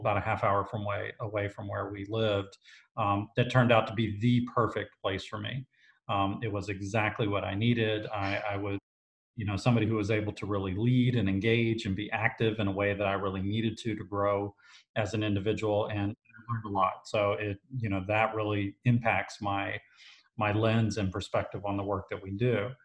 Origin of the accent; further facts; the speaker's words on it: Virginia, United States; I grew up in Virginia. I went to a place called Christopher Newport University, which is a public university in Virginia.